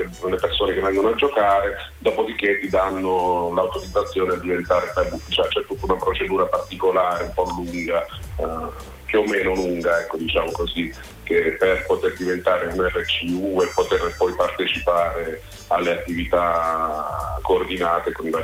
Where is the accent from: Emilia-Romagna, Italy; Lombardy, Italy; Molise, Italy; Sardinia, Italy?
Molise, Italy; Termoli; Io che sono molisano di Termoli, sto cercando di fondare un club qui da me